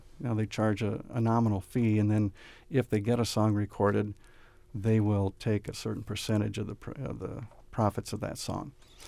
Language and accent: English; Robinson, United States; I was a disc jockey in Robinson, my hometown.